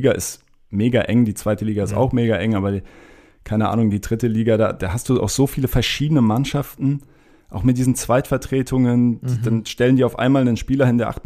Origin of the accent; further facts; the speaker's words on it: Mannheim, Baden-Württemberg, Germany; born there; Aber ich als gebürtiger Mannheimer habe jetzt keinen besonderen Drang zu Ebbelwoi.